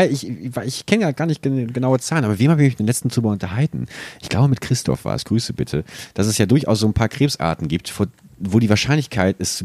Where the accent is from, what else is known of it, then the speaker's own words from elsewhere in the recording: Buchholz in der Nordheide, Lower Saxony, Germany; Das ist meine alte Heimat.